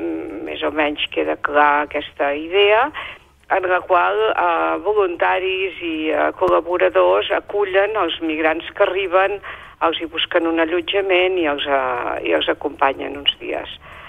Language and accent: Catalan; Catalonia, Spain; jo com a empordanès estic molt bé aquí